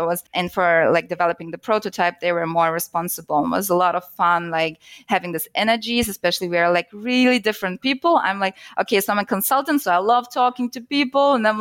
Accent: Germany; I'm from Germany, so data privacy is really a hot topic here.

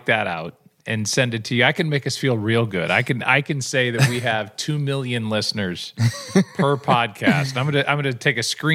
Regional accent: St. Louis, Missouri, United States; Maybe that was one of the fringe benefits of growing up in St. Louis.

